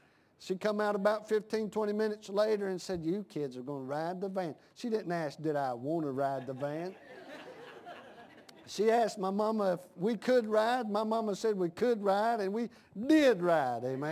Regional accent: Mount Airy, North Carolina, United States; I'm born and raised in Mount Airy, North Carolina.

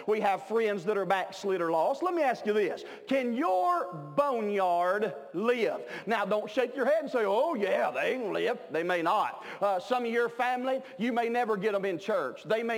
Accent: Kentucky, United States; I'm from Kentucky, but watch this right here, boys.

